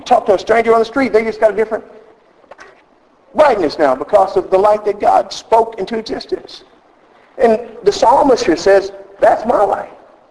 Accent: United States; as all of you probably know, I'm from the United States

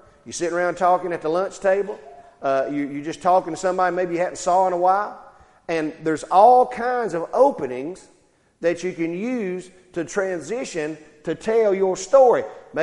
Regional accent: Jonesville, United States; I grew up in Jonesville. I went to Jonesville School. I went to church a lot close to where we lived at.

